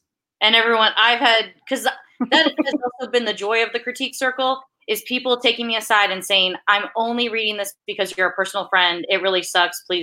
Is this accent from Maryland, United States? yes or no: yes; Annapolis, Maryland, United States; And I made it my own in that I did set it in my hometown of Annapolis, Maryland.